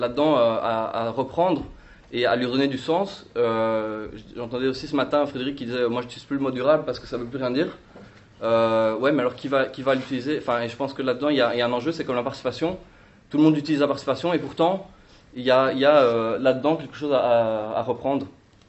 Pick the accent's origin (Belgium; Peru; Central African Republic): Belgium; Moi, je ne suis pas français non plus. Je suis belge.